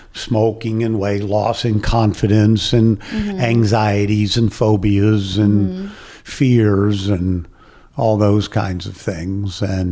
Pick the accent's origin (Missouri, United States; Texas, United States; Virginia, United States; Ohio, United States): Virginia, United States; Virginia Beach; I've read many of his readings growing up in Virginia Beach